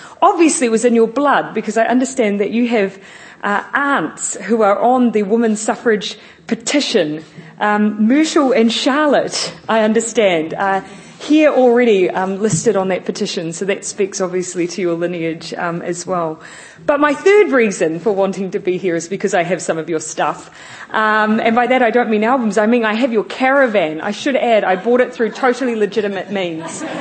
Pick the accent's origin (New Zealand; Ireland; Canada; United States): New Zealand; Morrinsville, Waikato; I grew up in Morrinsville.